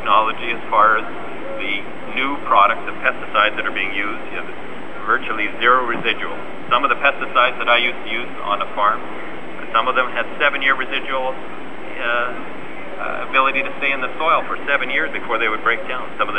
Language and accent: English; Canada; I am concerned as a farmer and as a Canadian about the amount of pesticides we use.